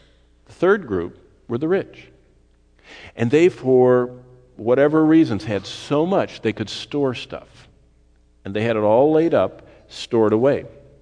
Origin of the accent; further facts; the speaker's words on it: Lansing, Michigan, United States; I mean, that's how I grew up in Lansing with my parents.